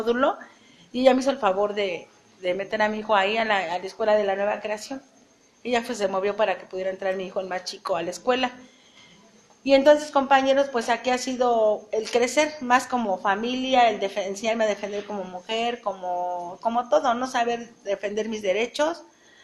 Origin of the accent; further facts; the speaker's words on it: Mexico; luchar porque tengamos una mejor vida como mexicanos.